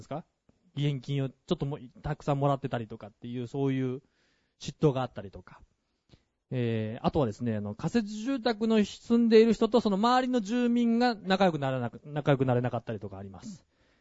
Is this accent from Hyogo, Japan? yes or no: yes; Kobe, Hyogo, Japan; also born or lived in Australia; 実は私の実家の神戸より低かったりとか、震災当時私はオーストラリアに住んでたんですけども